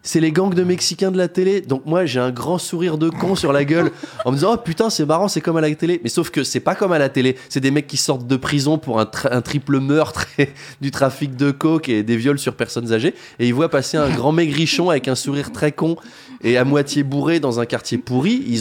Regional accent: Versailles, Île-de-France, France; Moi, je viens de Versailles. Hein. J'ai été élevé dans une idée de.

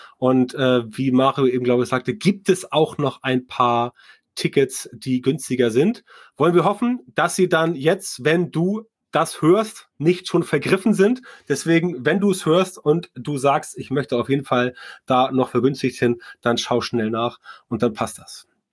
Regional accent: North Germany, Germany; Als Norddeutscher ist das mit Karneval alles nicht so richtig.

